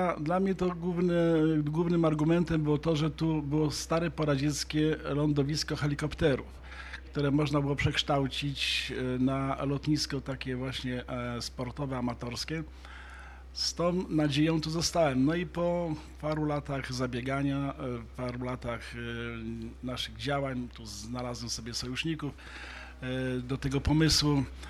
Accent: Pińczów, Świętokrzyskie Voivodeship, Poland; born there; also born or lived in Kielce; był najpierw aeroklub taki obywatelski w Pińczowie. Ja tam się urodziłem w zasadzie, dopiero potem mieszkałem w Kielcach

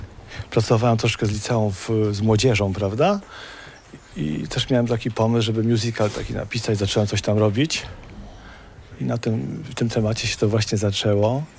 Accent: Sadowiec, Łódź Voivodeship, Poland; born there; urodziłem się na Sadowcu, tutaj niedaleko, kilka kilometrów.

